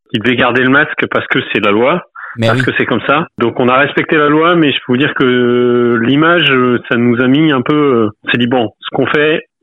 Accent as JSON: {"language": "French", "region": "Normandy", "country": "France", "said": "moi je suis normand, on est venu là sur le tard, on s'installe à plus de 30 ans"}